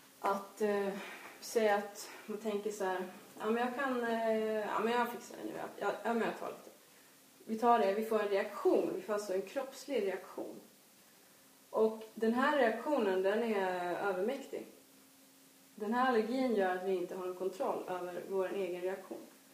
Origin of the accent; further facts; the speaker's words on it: Stockholm, Stockholm County, Sweden; Jag är från Stockholm och har hittat min hemmagrupp och min abstinens där.